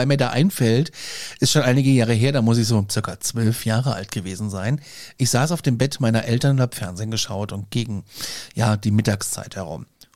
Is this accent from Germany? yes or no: yes; Hesse, Germany; Es gab einmal vor Jahren, da war ich auch so 8 oder 9, nachts ein Beben, das hat man sogar bei uns in Nordhessen gespürt.